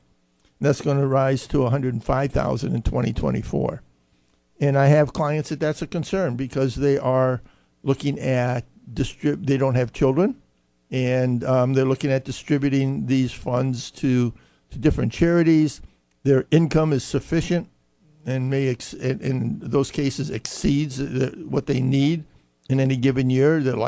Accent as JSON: {"language": "English", "region": "Pennsylvania", "country": "United States", "moved": "yes", "said": "I came here from Western Pennsylvania about 15 years ago"}